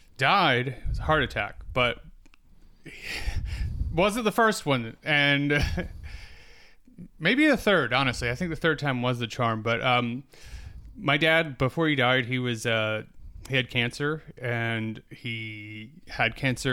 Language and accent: English; South Carolina, United States; also born or lived in Atlanta; now in New York, United States; But yeah, so I'm from South Carolina originally. That's where I grew up. I've lived in New York about 5-6 years now. And I moved here from Atlanta.